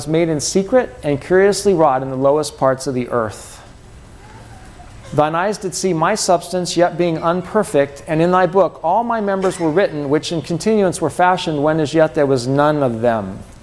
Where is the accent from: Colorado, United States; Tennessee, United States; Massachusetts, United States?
Colorado, United States; also born or lived in Seattle; Grew up in Colorado after I was born in Seattle. My adoptive parents adopted me, and they raised me in Colorado